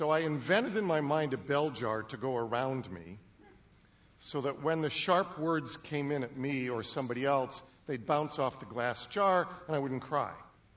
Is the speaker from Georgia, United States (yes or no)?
no; Bellwood, Illinois, United States; I grew up in Bellwood, Illinois, for most of grade school, all of grade school, actually, and went to Jefferson School there.